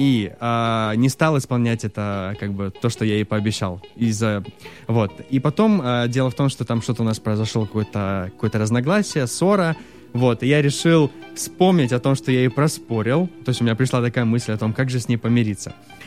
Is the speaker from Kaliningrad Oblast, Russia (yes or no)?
yes; Kaliningrad, Kaliningrad Oblast, Russia; С Калининграда, город Калининград. Самая западная точка России.